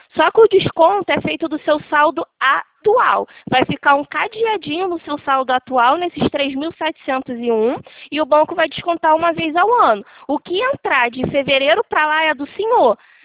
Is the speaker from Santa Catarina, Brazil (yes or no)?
no; Rio de Janeiro, Brazil; Sim, sou do Rio.